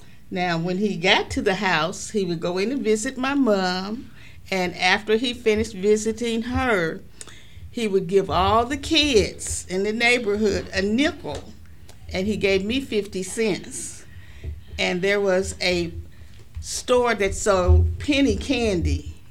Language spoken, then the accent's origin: English; Kansas City, Kansas, United States; Okay, I was born in Wyandotte County, Kansas City, Kansas, on September 13, 1947.